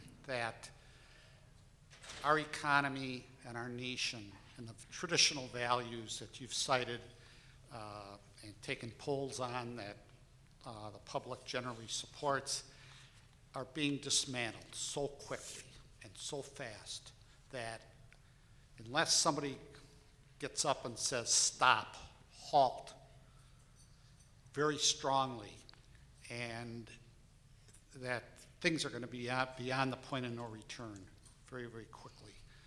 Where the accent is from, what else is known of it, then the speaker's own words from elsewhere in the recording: Wisconsin, United States; Good morning. … from Wisconsin, business entrepreneur.